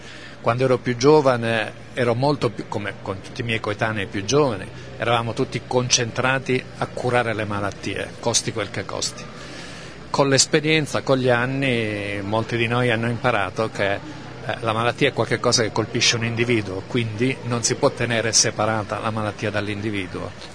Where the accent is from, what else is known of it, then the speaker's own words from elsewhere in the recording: Apulia, Italy; born there; Io sono nato in provincia di Lecce, mia mamma era nata a Napoli, quindi insomma non è che sono uno straniero da queste parti